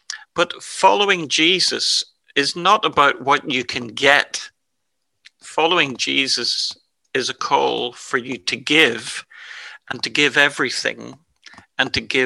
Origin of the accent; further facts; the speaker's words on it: Ireland; I'm an Irishman, married to Christine, who is Scottish, and we have an English son. I've been a follower of Jesus for over 50 years.